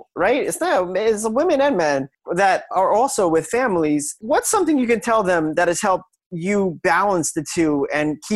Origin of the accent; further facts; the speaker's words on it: New York, United States; I grew up on Long Island, so I was always 5 minutes away from a beach.